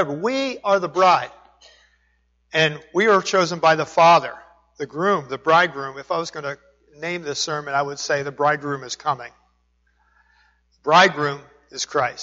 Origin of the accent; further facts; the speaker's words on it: Danville, Pennsylvania, United States; back in Danville, PA, my hometown